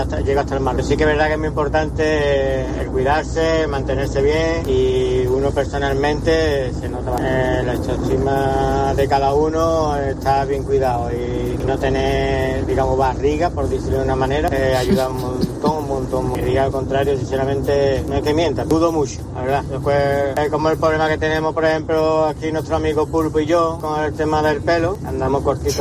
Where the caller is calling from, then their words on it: Seville, Andalusia, Spain; de Sevilla.